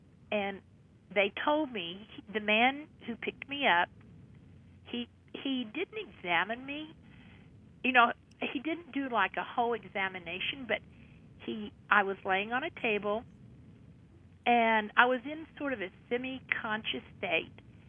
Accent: Oklahoma, United States; I had always been involved with the culture to some extent, because I'm from Oklahoma and I and my family are descendants of the Sandwati Regiment.

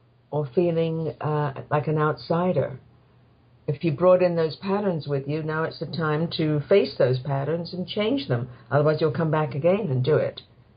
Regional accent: England, United Kingdom; now in Canada; Well, growing up in England, you know, we do believe in things like fairies at the bottom of the garden and ghosts and stuff like that.

